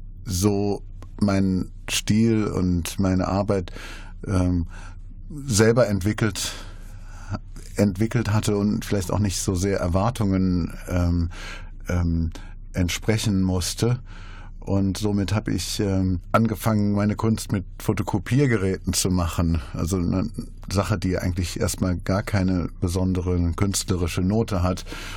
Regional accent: Remscheid, North Rhine-Westphalia, Germany; born there; moved away as an adult; also born or lived in London; now in Berlin, Germany; 1968 in Remscheid geboren, also auch ein Bergischer, wohne aber jetzt in Berlin und London. Seit 1990 bin ich in England wohnhaft und habe 2011 mein Atelier nach Berlin verlegt

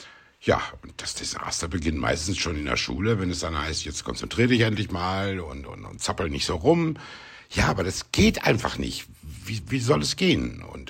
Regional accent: North Rhine-Westphalia, Germany; Also, ich bin im Sauerland aufgewachsen, recht ländlich, großer Garten, viele Nachbarskinder und so, immer draußen, größtenteils.

